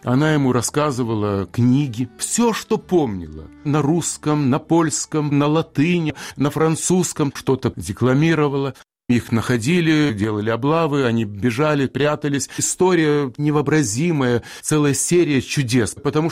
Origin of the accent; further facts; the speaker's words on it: Lithuania; я чувствую вину, как литовец, я чувствую вину за тех, кто это делал.